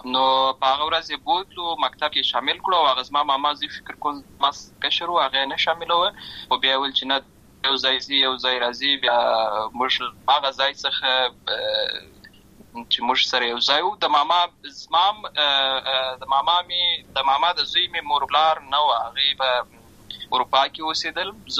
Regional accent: Lashkar Gah, Helmand, Afghanistan; also born or lived in Uruzgan; زه په اصل کې د اوروزګان ولایت یم، اما زه په هلمند ولایت لشکرګاه کې پیدا شوی یم،

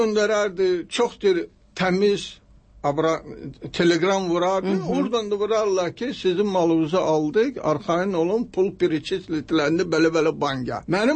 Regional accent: Derbent, Dagestan, Russia; born there; accent: Dagestan; Papam da mamam itirməmişdi ləhcəsini. Mən də Dağıstan ləhcəsidir. Dərbənddə doğulmuşam.

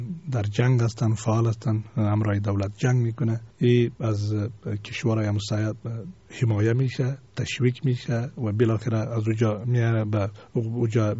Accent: Kandahar, Afghanistan; moved away; also born or lived in Quetta, Pakistan; طبعا ما خودیم از قندهار هستیم و 22 سال در پاکستان کویته مهاجر بودیم

